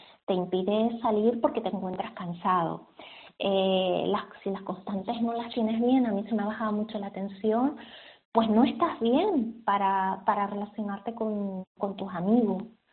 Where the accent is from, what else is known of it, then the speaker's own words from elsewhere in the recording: Valle Gran Rey, Canary Islands, Spain; yo no soy de aquí, yo soy de La Gomera, de un pueblo muy bonito, de Valle Gran Rey.